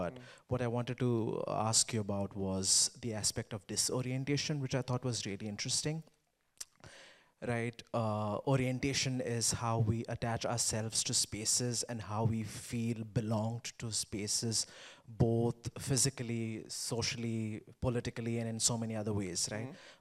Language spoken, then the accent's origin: English; India; English is a second language; I come from India and I come from a lower caste community, and we faced a lot of segregation too.